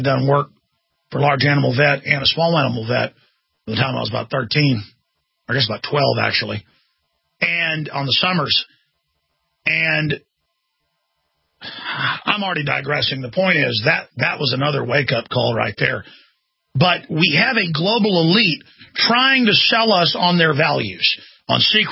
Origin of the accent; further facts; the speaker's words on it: Dallas, Texas, United States; I knew that we had corrupt police where I was growing up in Dallas.